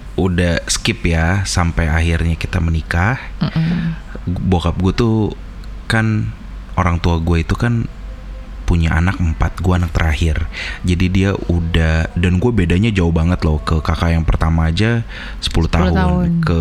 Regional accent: South Sulawesi, Indonesia; gue orang Bugis.

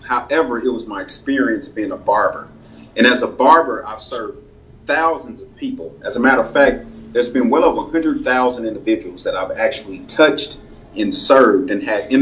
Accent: Tulsa, Oklahoma, United States; so I was 5 years old. We moved from Oklahoma City to Tulsa. And instantly, my mom was thrown into situational poverty, like overnight.

